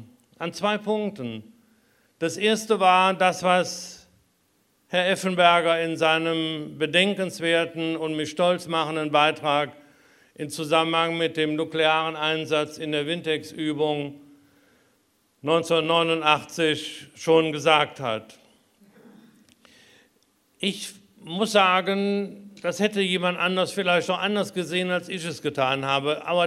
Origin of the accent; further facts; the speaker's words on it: Germany; Ich will sagen, ich komme aus Deutschland.